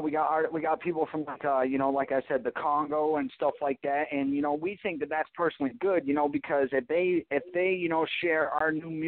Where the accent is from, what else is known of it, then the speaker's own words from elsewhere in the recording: Vermont, United States; because I'm from Vermont.